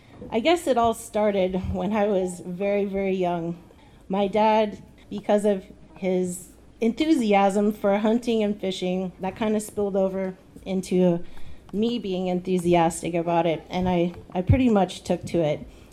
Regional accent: Cordova, Alaska, United States; I grew up in Cordova, tons of snow to shovel, so that gave me plenty of work.

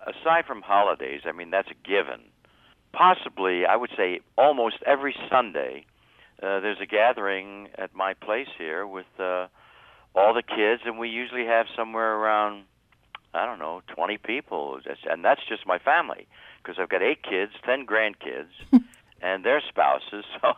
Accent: Philadelphia, Pennsylvania, United States; the reason why I got on that show is because I was from Philly

